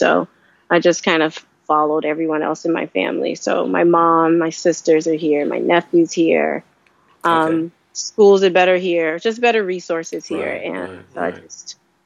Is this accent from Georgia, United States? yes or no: yes; Atlanta, Georgia, United States; now in Cambridge, United States; so I was born and raised in Atlanta, but right now I reside in Cambridge, Massachusetts.